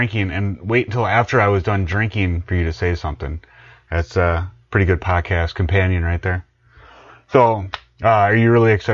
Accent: Ireland; Now, I'm Irish. You're Irish by injection.

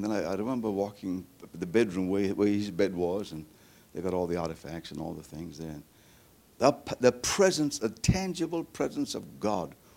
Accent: South Africa; I said, look, I'm from South Africa.

